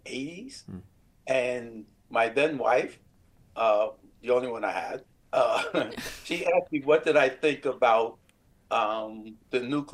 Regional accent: Bronx, New York, United States; So part of growing up in the South Bronx, you learn to drink, you learn to curse, and you learn to fight.

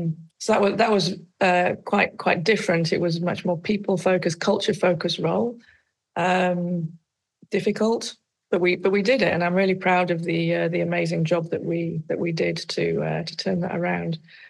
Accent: Yorkshire and the Humber, United Kingdom; now in Netherlands; I'm British, as you can probably hear. I'm a proud Yorkshire lass at heart, although I've lived in the Netherlands since the end of 2001.

